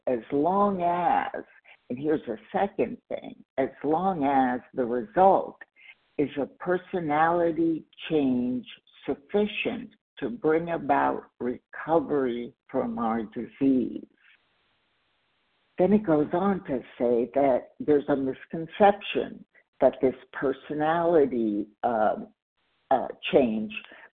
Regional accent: California, United States; I am from California, and I am recovered for today.

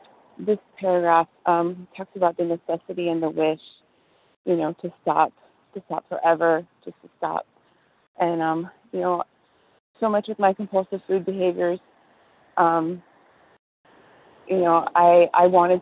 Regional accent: Los Angeles, California, United States; I'm from Los Angeles, California.

